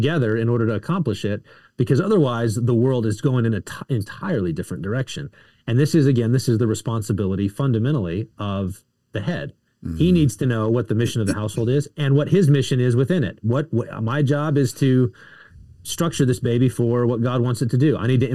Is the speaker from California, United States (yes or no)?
no; Texas, United States; And I grew up in the South in Texas, in a kind of a suburban sort of setting.